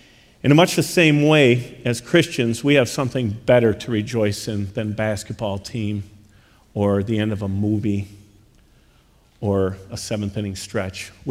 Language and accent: English; Chicago, Illinois, United States; You folks know that I'm from Chicago, so I grew up, and in the 90s, if you're a basketball fan, I love the Chicago Bulls